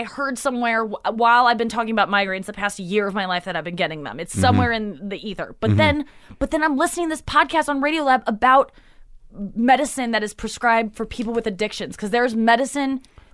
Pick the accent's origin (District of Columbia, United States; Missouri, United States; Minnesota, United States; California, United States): Missouri, United States; St. Louis; St. Louis.